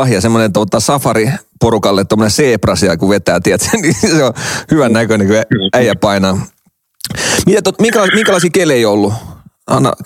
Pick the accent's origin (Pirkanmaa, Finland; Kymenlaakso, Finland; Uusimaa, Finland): Uusimaa, Finland; Helsinki; mä oon malmilaisia lähtöisin ja pyörinyt pienen ikäni täällä.